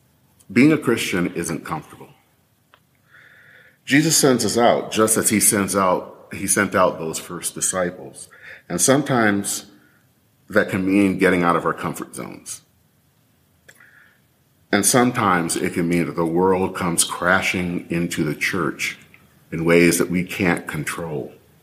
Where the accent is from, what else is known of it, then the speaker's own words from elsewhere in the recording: Michigan, United States; I grew up in the Black church, and as a kid growing up in Michigan